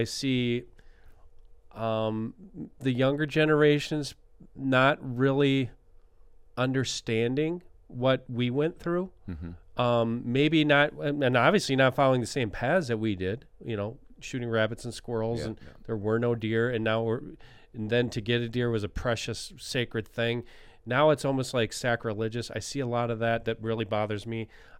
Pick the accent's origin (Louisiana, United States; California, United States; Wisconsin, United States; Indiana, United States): Wisconsin, United States; accent: Wisconsin; there's my Wisconsin accent right there